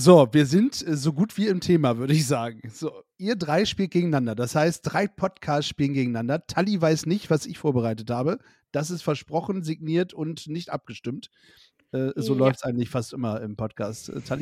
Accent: Bremen, Germany; born there; Ich bin im Bundesstaat, hätte ich fast gesagt, im Bundesland Bremen zur Welt gekommen

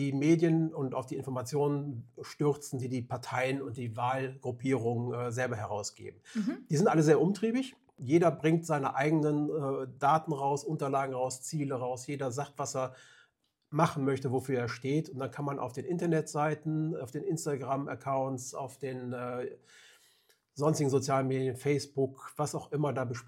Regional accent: Nümbrecht, North Rhine-Westphalia, Germany; Wir sind Nümbrechter, wir kommen aus der Umgebung und können auch direkt angesprochen werden.

